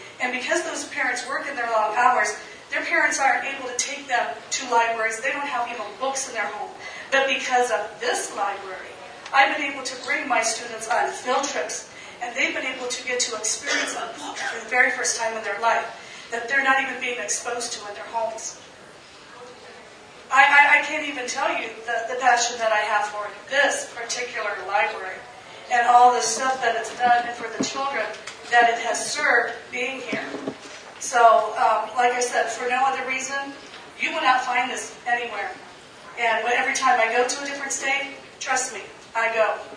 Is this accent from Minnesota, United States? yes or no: no; Ohio, United States; and I'm originally from Ohio, and my entire time here in this particular state of Arizona has been at this library.